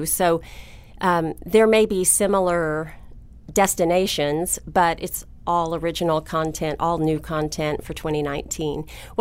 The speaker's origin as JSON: {"language": "English", "town": "Oklahoma City", "region": "Oklahoma", "country": "United States", "said": "Well, you know, I'm from Oklahoma City originally"}